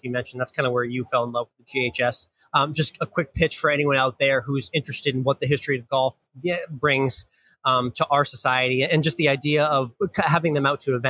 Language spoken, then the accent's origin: English; New England, United States; I grew up in New England, so I know a lot of PEI, but I've never been there before.